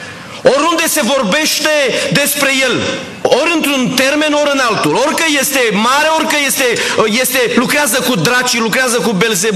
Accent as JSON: {"language": "Romanian", "country": "Romania", "said": "eu vin din România"}